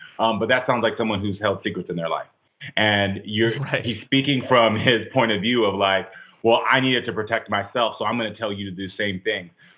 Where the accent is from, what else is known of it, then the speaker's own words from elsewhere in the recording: the South, United States; we were living in African-American communities, where I was raised in the South, that these different elements or communities were not going to fully accept me